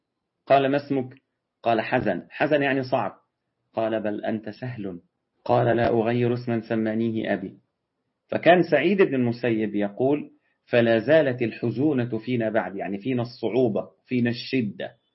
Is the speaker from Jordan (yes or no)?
no; Egypt; وساعات طبعا عندنا في مصر بيقولوا رتاج.